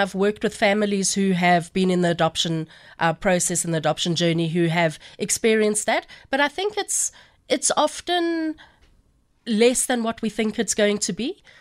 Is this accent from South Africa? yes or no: yes; South Africa; my husband's Afrikaans, I'm English